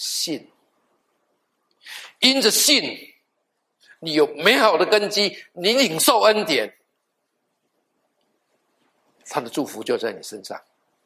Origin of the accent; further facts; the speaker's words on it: Guangdong, China; 我还听我们广东人怎么说呢？